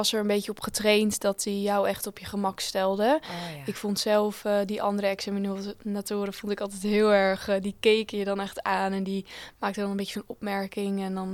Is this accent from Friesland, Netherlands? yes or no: no; Groningen, Netherlands; Ik kom uit Groningen en ben bijna afgestudeerd journalist.